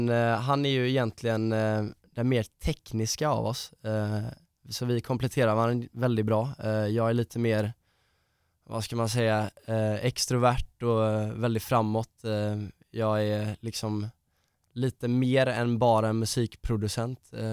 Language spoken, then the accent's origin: Swedish; Båstad, Skåne, Sweden; also born or lived in Gothenburg; Jag är egentligen från Göteborg. Jag har växt upp här i Båstad.